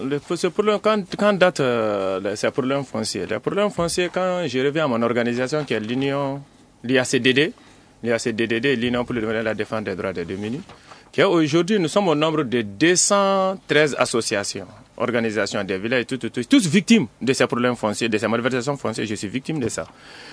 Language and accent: French; Sikasso, Mali; mais la pomme de terre au début au Mali, moi je viens de Ségasso, j'ai toujours cultivé de la pomme de terre.